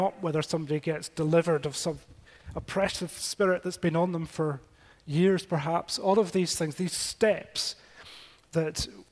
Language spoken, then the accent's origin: English; Isle of Skye, Scotland, United Kingdom; I come from Skye, and Talisker whiskey is a big industry up there. And I know the part of Skye where all that's made.